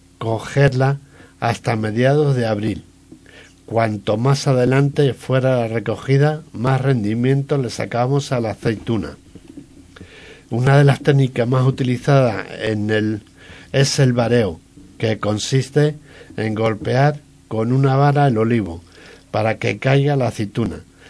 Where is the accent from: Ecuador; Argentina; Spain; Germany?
Spain; Brazatortas, Castilla-La Mancha; yo soy de Brazatortas, un pueblo de Ciudad Real, donde tengo 1.200 olivos, repartidos entre 7 hermanos que somos. Desde los 14 años he ido a la aceituna con mi padre